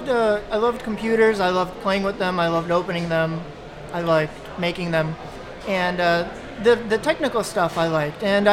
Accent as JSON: {"language": "English", "town": "New York City", "region": "New York", "country": "United States", "tie": "born or raised there", "said": "I grew up in the New York City area. I grew up in Brooklyn and then Staten Island."}